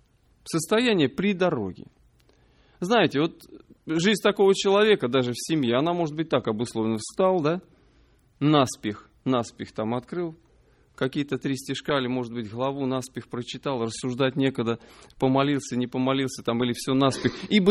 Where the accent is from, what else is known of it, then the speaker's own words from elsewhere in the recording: Voronezh, Voronezh Oblast, Russia; now in United States; Сам я приехал из Воронежа. В Америке 2,5 года.